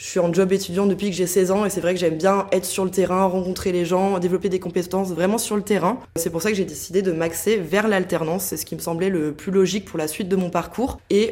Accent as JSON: {"language": "French", "town": "Saint-Étienne", "region": "Auvergne-Rhône-Alpes", "country": "France", "said": "moi je suis stéphanoise de base, donc il me semblait logique de rester dans un premier temps pour mes études"}